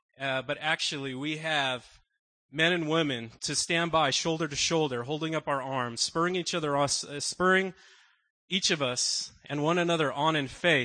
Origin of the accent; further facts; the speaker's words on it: Los Angeles, California, United States; born there; I was born in Los Angeles, California, and I'll get to the reason why I'm here now.